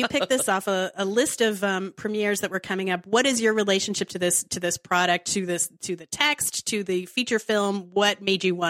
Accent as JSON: {"language": "English", "region": "England", "country": "United Kingdom", "said": "Oh, I'm English to the backbone."}